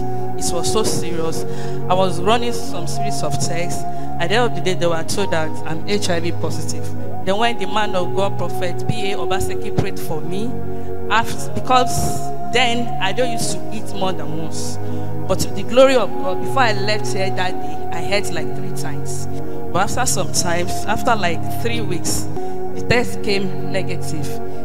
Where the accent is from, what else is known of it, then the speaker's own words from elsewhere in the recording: Ekiti, Nigeria; I'm from Ekiti State.